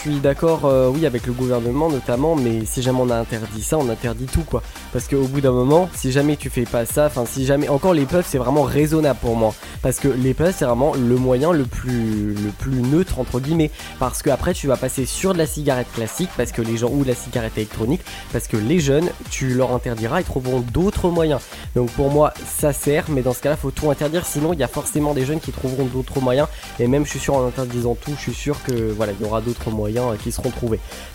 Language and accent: French; France; On est français, hein, au bout d'un moment, on nous interdit un truc, on trouve toujours un moyen.